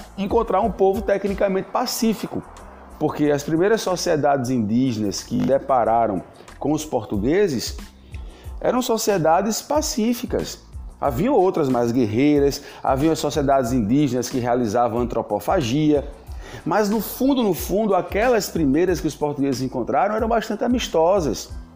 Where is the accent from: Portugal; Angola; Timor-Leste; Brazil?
Brazil; João Pessoa, Paraíba; Ó, eu sou aqui da Paraíba, João Pessoa.